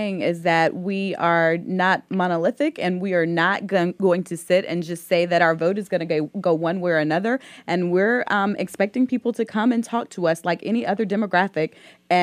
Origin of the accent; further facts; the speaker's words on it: Alabama, United States; I went to Alabama, my home state, right after my special election